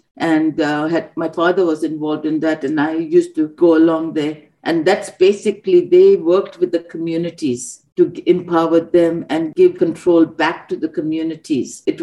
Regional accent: Glasgow, Scotland, United Kingdom; moved away as an adult; And I said, yes, I'm from Glasgow. I'm a doctor and I'm looking for a job.

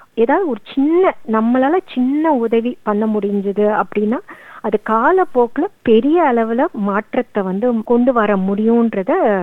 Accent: Chennai, Tamil Nadu, India; நான் பிறந்து வளர்ந்தது எல்லாமே சென்னை

